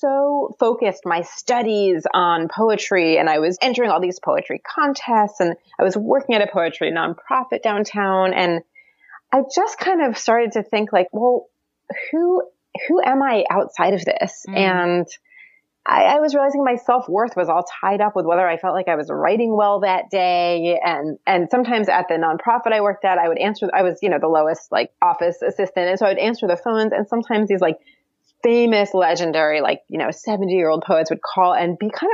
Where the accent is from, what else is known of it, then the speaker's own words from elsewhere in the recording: Maryland, United States; I'm not from the American South, but like I did grow up in a suburb of Baltimore. So it's not, you know, it's not far.